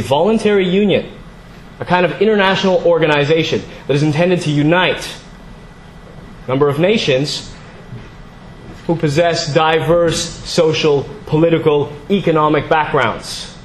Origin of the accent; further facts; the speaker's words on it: Egypt; also born or lived in Canada; I grew up in Egypt and in Canada